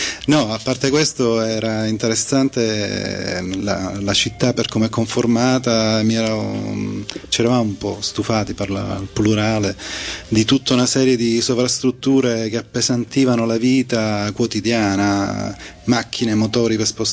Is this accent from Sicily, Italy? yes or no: yes; Palermo, Sicily, Italy; also born or lived in Rome; now in Barcelona, Spain; io sono di Palermo, per cui volevo una città. Stando a Roma per tanti anni